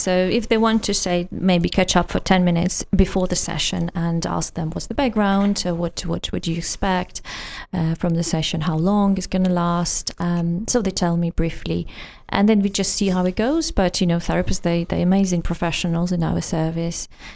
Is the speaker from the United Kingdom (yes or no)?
yes; Birmingham, West Midlands, United Kingdom; I'm from, I'm from Birmingham, so I can, if I understand Birmingham accent, I understand anything.